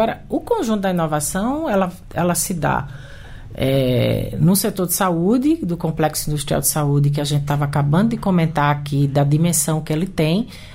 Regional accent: Pernambuco, Brazil; Para mim é um prazer poder estar falando com a minha terra, com Pernambuco.

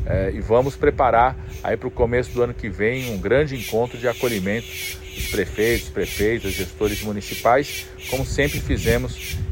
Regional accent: São Paulo, Brazil; algo que eu, como paulista, nunca vi acontecer na história democrática de São Paulo.

